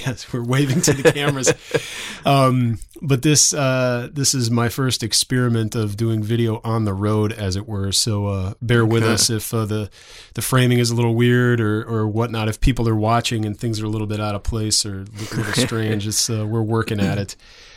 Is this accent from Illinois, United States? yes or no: yes; Illinois, United States; I grew up in Northern Illinois. I know we're just over the border of Indiana here, the same kind of weather.